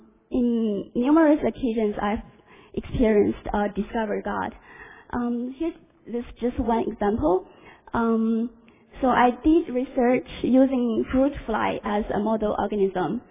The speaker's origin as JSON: {"language": "English", "country": "China", "tie": "born or raised there", "said": "Actually, growing up in China, I was educated into an atheist."}